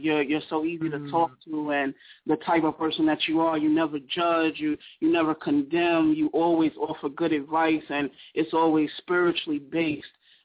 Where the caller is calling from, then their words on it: New Jersey, United States; I'm calling out of Jersey.